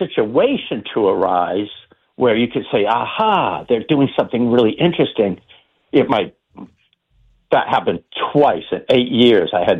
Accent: New England, United States; also born or lived in Maine; I grew up here in New England, and we had a farm in Maine, and also one here in Rockport, Massachusetts.

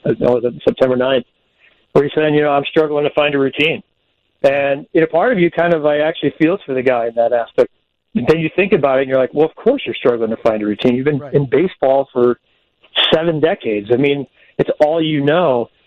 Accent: Indiana, United States; I grew up in Indiana. I passed him a few times on the Indiana toll road, and I just would laugh.

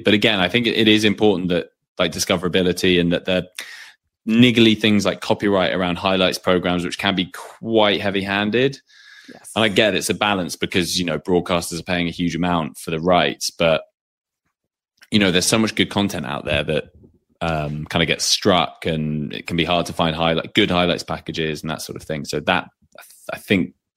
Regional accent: United Kingdom; I mean, you know, I'm British.

